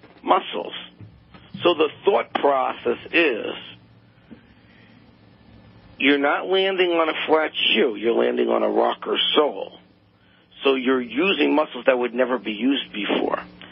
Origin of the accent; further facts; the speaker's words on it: Queens, New York, United States; I was born and raised in Flushing, Queens.